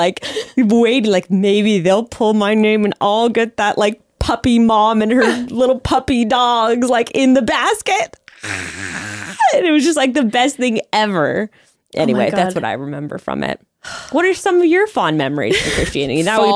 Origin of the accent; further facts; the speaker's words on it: Fresno, California, United States; I'm from Fresno.